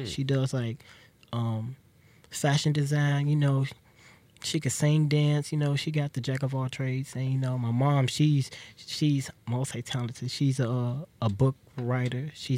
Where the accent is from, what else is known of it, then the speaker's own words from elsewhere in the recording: Gary, Indiana, United States; also born or lived in Chicago; I'm from, well, I was born in Chicago, but, you know, I was raised in Indiana of Gary.